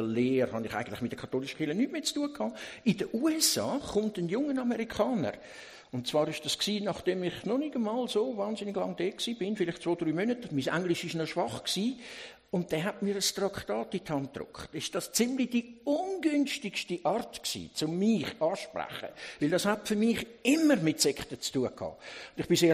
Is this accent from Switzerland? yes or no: yes; Zurich, Switzerland; Okay, ich bin von Zürich, bin in Zürich geboren, bin dort in die Schule gegangen.